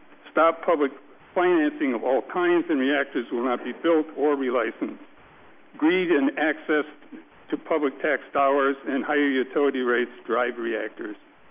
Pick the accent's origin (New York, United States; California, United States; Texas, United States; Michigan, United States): Michigan, United States; I'm from St. Clair Terrace, Michigan